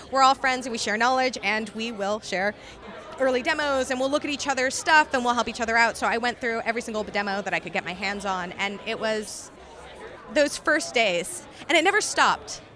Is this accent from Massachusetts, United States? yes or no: yes; Massachusetts, United States; Like, I grew up on the North Shore in Massachusetts, so that rocky sort of beach with the really cold, really intense water is something that I am very familiar with.